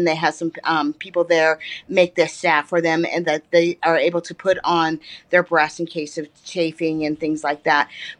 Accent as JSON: {"language": "English", "region": "Montana", "country": "United States", "tie": "born or raised there", "said": "I was born in Omaha, Nebraska, but have been in Montana ever since then. I was kind of accidental born in Nebraska."}